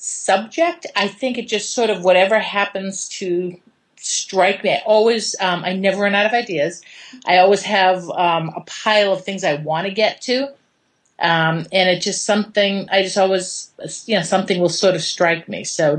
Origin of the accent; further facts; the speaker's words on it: Waltham, Massachusetts, United States; I grew up in Waltham, so it was right down the street from the Spingold Theater at Brandeis, and there was the Hovey Players in Waltham.